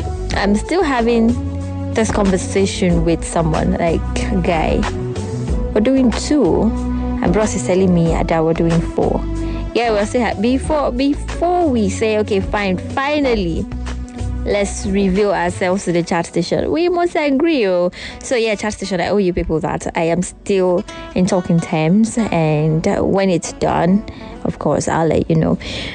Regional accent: Calabar, Cross River, Nigeria; Not because I'm from Calabar

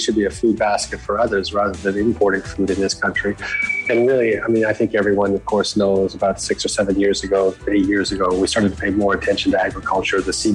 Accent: Canada; I mean, the wheat issue is interesting to me as a Canadian.

